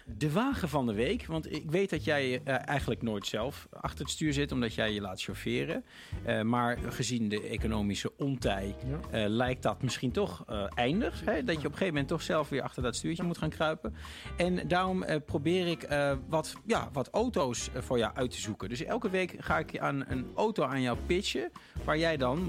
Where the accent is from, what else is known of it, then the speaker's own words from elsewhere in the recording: Gothenburg, Västra Götaland, Sweden; Ik ben natuurlijk Zwedofiel en ik kom uit de stad van Volvo, Gothenburg.